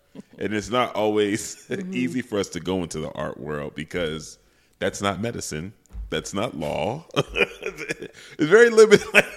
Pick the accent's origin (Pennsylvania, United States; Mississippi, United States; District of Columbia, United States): Pennsylvania, United States; Philadelphia; So I'm from Philly. My mother is Jamaican.